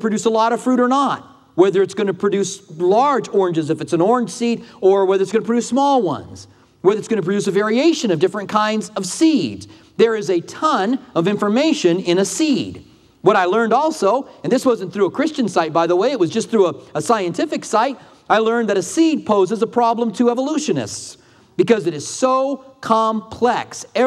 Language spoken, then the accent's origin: English; Albuquerque, New Mexico, United States; now in Tucson, United States; what are you doing having a lawn in Tucson, Arizona? I don't know. I'm from Albuquerque. I just want a piece of that still, I guess.